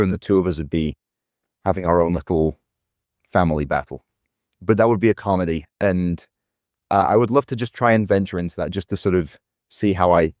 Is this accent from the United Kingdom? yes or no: yes; United Kingdom; That's just in the nature of being a Brit. We are very self-deprecating as people.